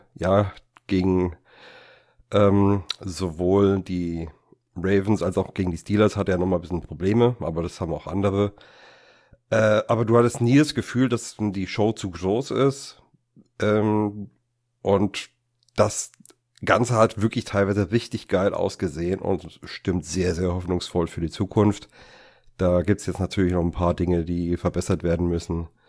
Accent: Aschaffenburg, Bavaria, Germany

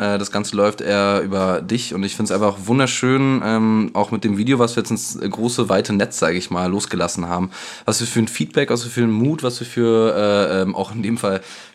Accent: Germany; Ich denke, wir werden auch Situationen vor Ort haben, wo wir als Deutsche uns vorstellen, auch erstmal uns, sag ich mal, rechtfertigen müssen.

